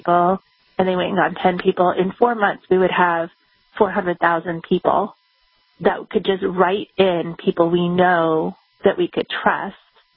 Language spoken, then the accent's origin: English; California, United States; I grew up in Southern California.